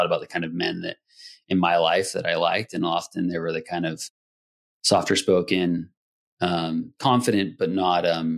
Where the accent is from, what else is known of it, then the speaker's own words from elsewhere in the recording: Santa Rosa, California, United States; growing up, I grew up in an inner city environment. I grew up in Santa Rosa, California, you know, right in the middle of the city.